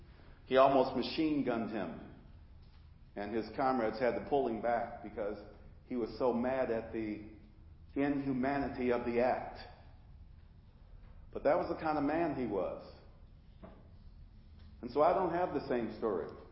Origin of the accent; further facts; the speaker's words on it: Washington, United States; I grew up in Madrona Park.